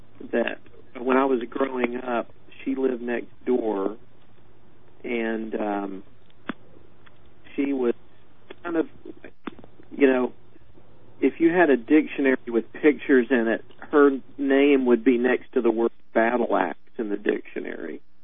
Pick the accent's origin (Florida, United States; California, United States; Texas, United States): Texas, United States; Well, I'm from Texas, and so that probably goes a long way toward explaining things, I would think.